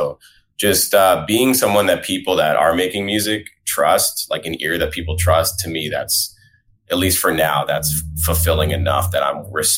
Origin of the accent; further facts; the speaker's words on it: Schenectady, New York, United States; Yeah, I was born in Albany. I tell people I'm just from Albany because it's just easier to say, but I grew up about 20 minutes outside of Albany in this place called Schenectady.